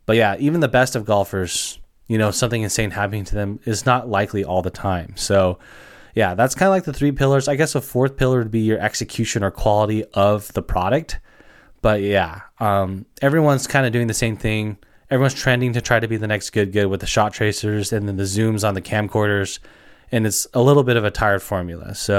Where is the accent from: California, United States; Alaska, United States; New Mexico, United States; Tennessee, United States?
California, United States; I'm a fan because he's from the Central Valley and I'm also from the Central Valley.